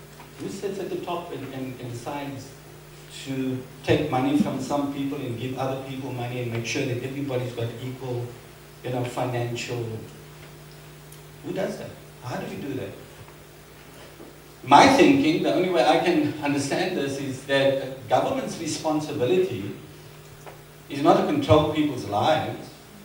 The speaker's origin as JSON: {"language": "English", "town": "Cape Town", "region": "Western Cape", "country": "South Africa", "tie": "born or raised there", "said": "Secondly, I'm not from Durban. Born and raised in Cape Town."}